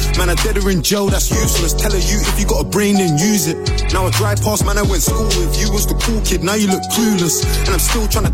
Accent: Streatham, London, United Kingdom; I grew up in Streatham.

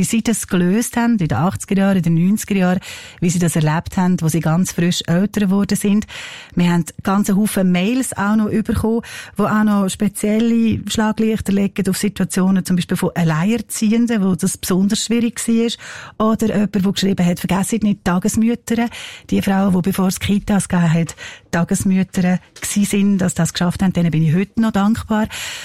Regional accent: Switzerland; Bei uns in der Schweiz gibt es Diskussionen

